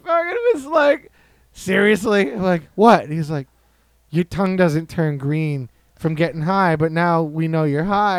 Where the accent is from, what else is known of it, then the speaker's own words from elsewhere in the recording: Bristol, New Hampshire, United States; I grew up in Bristol, New Hampshire.